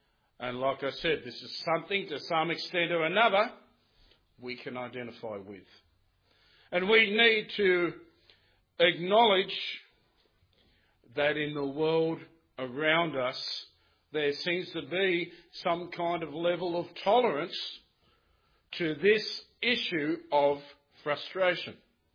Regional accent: Sydney, New South Wales, Australia; because I come from Sydney

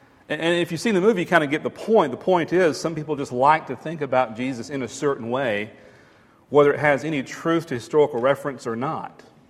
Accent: Georgia, United States; And I can say rednecks because I'm from Georgia. My wife and I are from the same hometown. It's not what you think, we're not related. But we do come from the deep south

